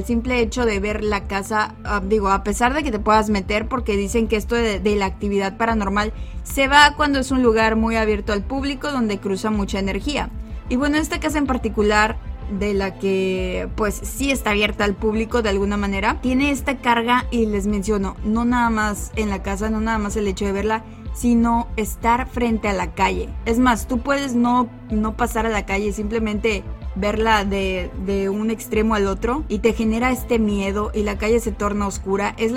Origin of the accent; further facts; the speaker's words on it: Matamoros, Tamaulipas, Mexico; Hay una casa en Matamoros, Tamaulipas, que es el lugar de donde soy.